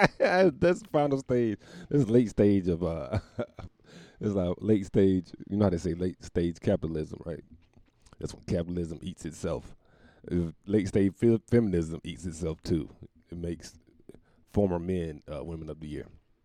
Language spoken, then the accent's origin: English; Jamaica; Me don't eat the poom poom. I'm Jamaican. We don't do that here.